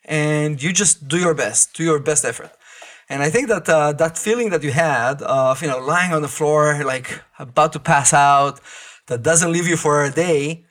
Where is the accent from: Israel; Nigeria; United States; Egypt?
Israel; English is a second language; I grew up in Israel.